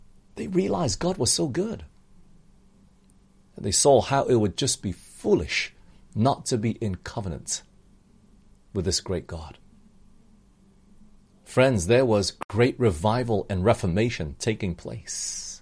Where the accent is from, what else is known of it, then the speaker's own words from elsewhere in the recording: Australia; also born or lived in United States; now in Malaysia; yes, I'm Malaysian, I grew up in Australia, I've been living in the US before